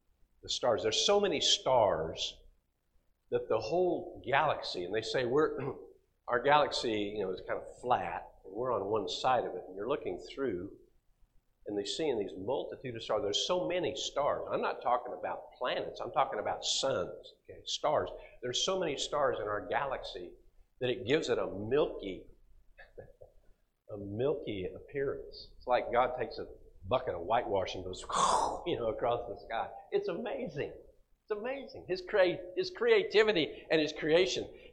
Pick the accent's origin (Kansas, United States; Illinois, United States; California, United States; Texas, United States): Kansas, United States; I was born and raised in Kansas, and I lived in a small town outside of Wichita.